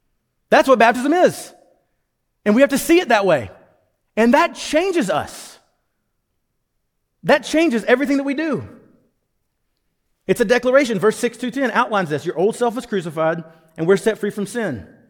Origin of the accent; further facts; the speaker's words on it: South Carolina, United States; my wife is from Illinois. I'm from South Carolina, the better Carolina.